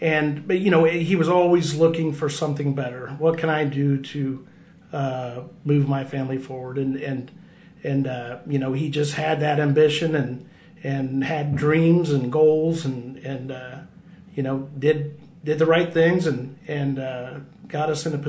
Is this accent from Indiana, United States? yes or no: yes; Lafayette, Indiana, United States; I was born in Lafayette, Indiana.